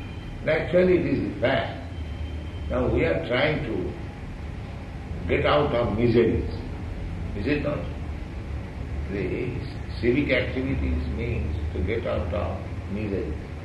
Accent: India; we are Indian, we have seen in India

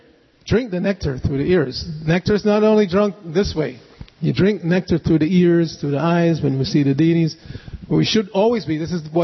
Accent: New York City, New York, United States; also born or lived in Jamaica; I was born in Jamaica, raised in New York City.

